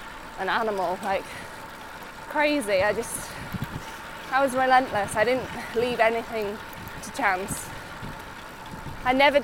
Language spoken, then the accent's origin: English; Yorkshire and the Humber, United Kingdom; I'm really lucky that I come from Yorkshire because it's so popular now.